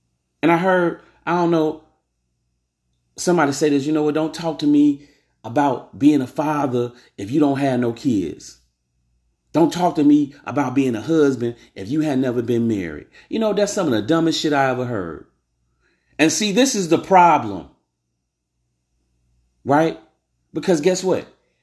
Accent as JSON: {"language": "English", "region": "Louisiana", "country": "United States", "said": "I'm from Louisiana, man."}